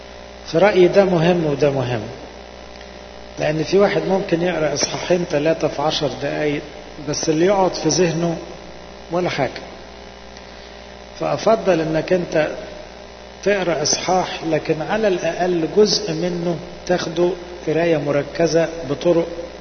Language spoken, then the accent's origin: Arabic; Egypt; احنا كمصريين اكتر شعب يصح نفتخر ببلدنا وبأصلنا